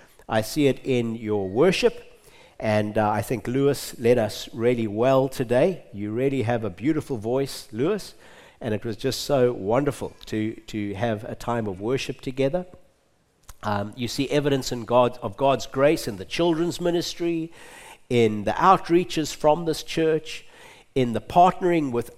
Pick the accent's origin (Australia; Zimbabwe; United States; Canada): Zimbabwe; accent: Zimbabwean; And I haven't lost my Zimbabwe accent, and thank goodness I haven't lost all my hair yet.